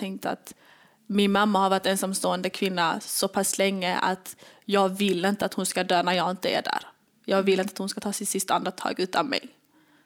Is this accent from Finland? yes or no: no; Somalia; För jag kommer från Somalia.